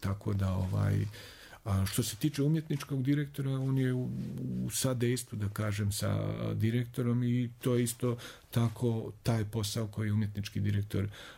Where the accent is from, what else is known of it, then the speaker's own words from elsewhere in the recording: Banja Luka, Republika Srpska, Bosnia & Herzegovina; born there; Ja sam rođen u Banja Luci